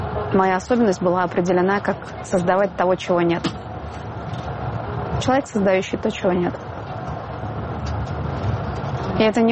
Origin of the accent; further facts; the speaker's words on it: Estonia; now in Russia; Едем в город, в который я приехала из Эстонии.